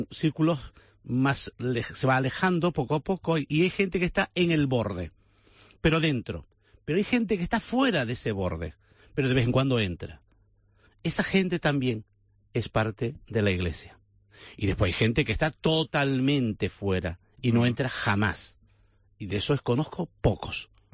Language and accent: Spanish; Santa Cruz de Tenerife, Canary Islands, Spain; Yo soy chicharrero, de quinta generación